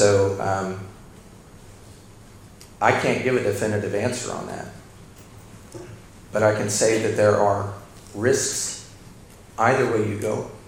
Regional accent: United States; I come from America where a particular denomination is not so established.

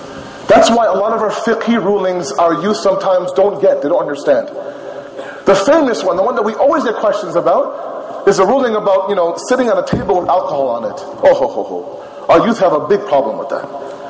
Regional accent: Toronto, Ontario, Canada; I grew up in Toronto around smokers.

